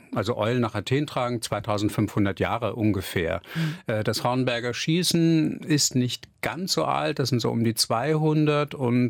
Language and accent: German; Hamburg, Germany; born there; ich bin gebürtiger Hamburger